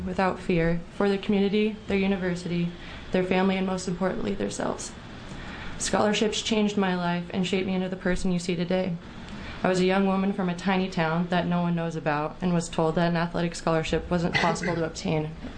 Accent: Prineville, Oregon, United States; I'm a senior volleyball player at Eastern Oregon. I was born and raised in Prineville, and I'll be the first person in my family to earn a college degree.

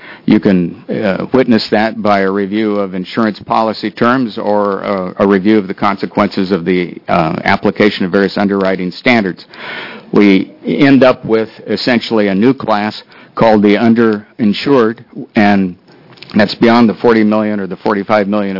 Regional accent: Oregon, United States; I'm from the Silcoos Lake area in Lane County. We have a volunteer fire department there.

